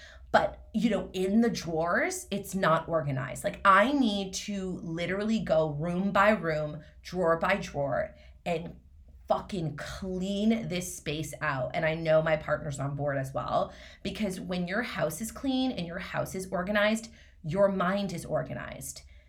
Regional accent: Montreal, Quebec, Canada; now in Toronto, Canada; Like growing up in Montreal, there's so many ski hills within like 45 minutes.

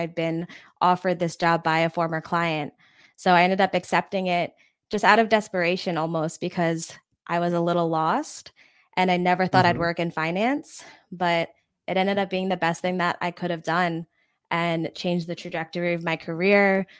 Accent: New York, United States; moved away; also born or lived in Maryland; So, like I said, I'm from New York, but I lived in Maryland for 6 years.

